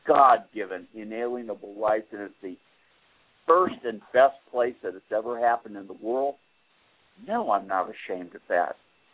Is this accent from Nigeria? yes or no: no; United States; In my whole life, I have never, not one day, been ashamed of being an American. I'm proud of being an American